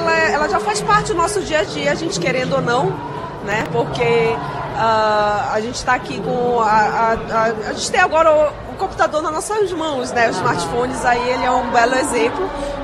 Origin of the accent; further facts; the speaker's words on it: Belém, Pará, Brazil; Sim, sou de Belém do Pará.